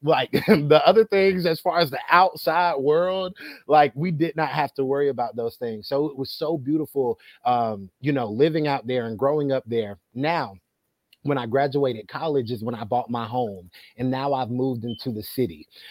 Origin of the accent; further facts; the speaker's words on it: Pelzer, South Carolina, United States; my hometown is in Pelzer, South Carolina, like 20 minutes from Greenville.